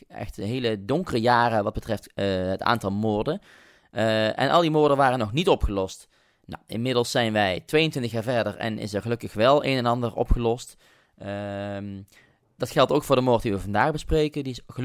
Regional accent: North Brabant, Netherlands; Ik woon ver uit de buurt. Ik kom uit Brabant.

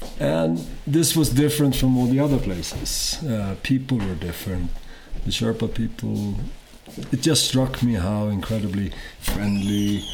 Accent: Sweden; born there; English is a second language; I was born in Sweden, in Scandinavia, quite a long time ago. And I traveled to Nepal first time back in 1983.

